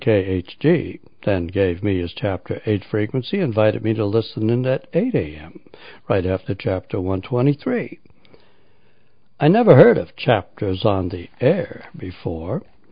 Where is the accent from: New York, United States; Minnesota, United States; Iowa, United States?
Minnesota, United States; accent: Scandinavian; I was born and raised in Minnesota, and the people at Collins said I had a Scandinavian accent.